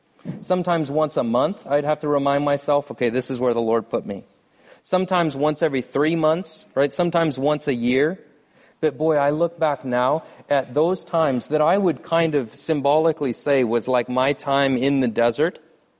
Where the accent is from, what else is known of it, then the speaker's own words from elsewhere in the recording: Topeka, Kansas, United States; I moved back to Topeka, Kansas, my hometown.